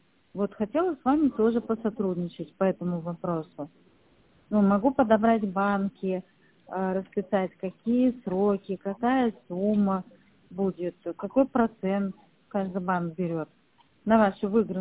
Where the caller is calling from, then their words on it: Moscow, Russia; Ну, я звоню из Москвы